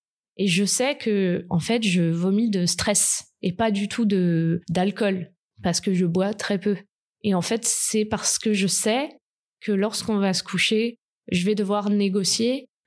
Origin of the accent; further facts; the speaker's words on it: Provence-Alpes-Côte d'Azur, France; J'ai 18 ans, je suis en terminale. Voilà, donc je viens de la Côte d'Azur